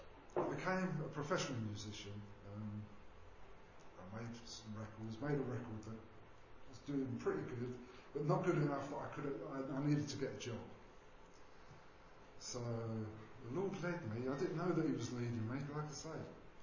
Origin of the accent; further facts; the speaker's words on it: Bethnal Green, London, United Kingdom; also born or lived in Islington; So I was born March 21st, 1950. In Islington. I was brought up in Bethnal Green in London. My dad was a Catholic, not a practicing Catholic, and my mum was Church of England, and I was christened